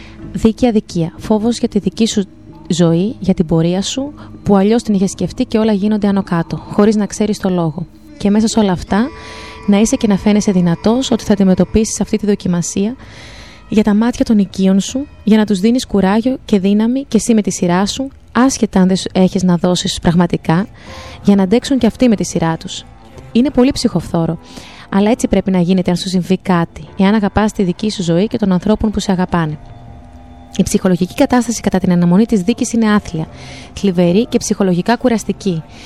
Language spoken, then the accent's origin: Greek; Albania; now in Greece; Είμαι από την Αλβανία